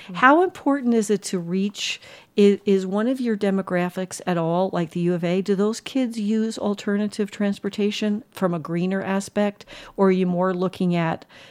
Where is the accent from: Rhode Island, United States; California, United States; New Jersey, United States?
New Jersey, United States; I'm from Jersey, and I used to take the train from New Jersey to New York